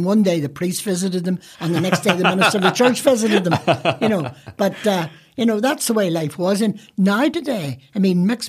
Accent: Belfast, Northern Ireland, United Kingdom; I'm from Protestant West Belfast.

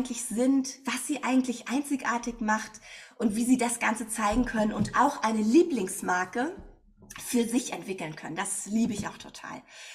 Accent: Berlin, Germany; ich komme aus Berlin. Ich lebe hier also in Berlin in meinem Fotoatelier

